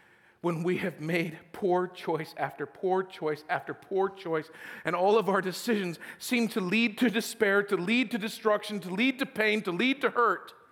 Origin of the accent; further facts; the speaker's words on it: Idaho, United States; Growing up in Idaho, we actually had these places called water. Wherever there was water in Idaho, you would have cattails.